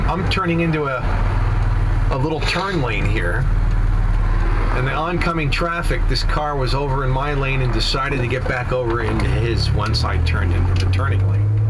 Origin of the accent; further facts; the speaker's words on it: New York, United States; I drive great. I'm from New York.